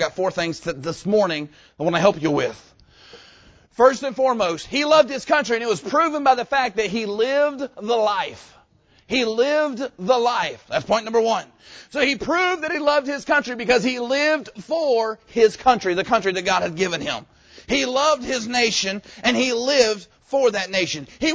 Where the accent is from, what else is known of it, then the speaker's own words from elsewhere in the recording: United States; born there; We should not have to apologize for the fact that we are an American. It's not my fault that I was born here.